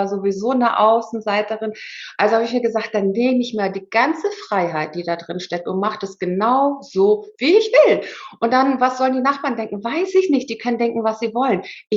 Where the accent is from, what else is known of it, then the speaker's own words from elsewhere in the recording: Germany; born there; ich war ja auch gar keine Ausländerin, ich bin ja in Deutschland geboren